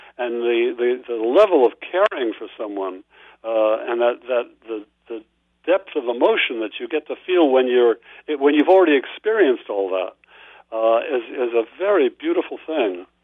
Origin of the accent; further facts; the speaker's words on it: Youngstown, Ohio, United States; the way I grew up in Youngstown, Ohio, in a very assimilated community.